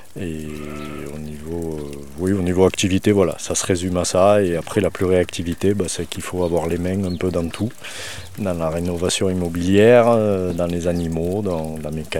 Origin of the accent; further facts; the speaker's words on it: Florac, Occitanie, France; J'ai 55 ans, je suis pluriactif, je suis natif de Florac, avec ma famille du Vallon d'Hispaniac, Paros, Molines, par ma mère, et puis plutôt avec mon nom, plutôt du côté espagnol.